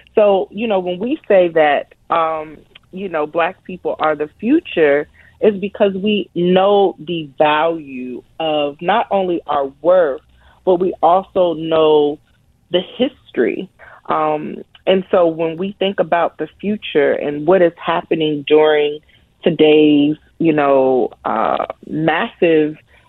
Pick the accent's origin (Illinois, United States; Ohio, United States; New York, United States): Ohio, United States; Columbus; Yeah, I'm from the 614. I'm a 614 girl all day.